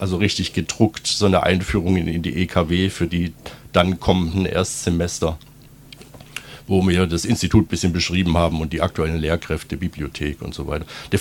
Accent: Böblingen, Baden-Württemberg, Germany; born there; ich bin 1967 in Böblingen geboren, habe es in meinem Leben immerhin bis Tübingen geschafft, also ich gehöre quasi zum deutschen Jet-Set, und bin dann nach dem Zivildienst nach Tübingen zum Studium gekommen, Sozialpädagogik.

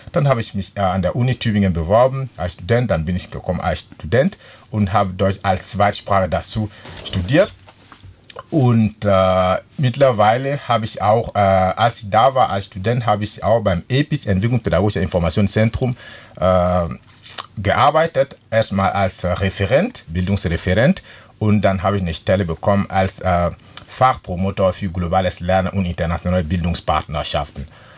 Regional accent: Côte d’Ivoire; ich komme ursprünglich aus der Elfenbeinküste.

